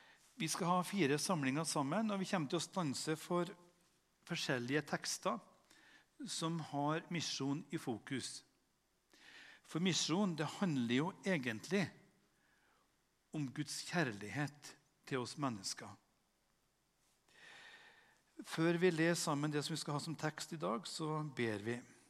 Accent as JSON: {"language": "Norwegian", "region": "Trøndelag", "country": "Norway", "moved": "yes", "said": "Jeg kommer fra Namdalen opprinnelig, nabokommunen til Namsos vest for på andre siden av fjorden. Men det er lenge siden jeg bodde der oppe. Jeg flyttet derfra i 87."}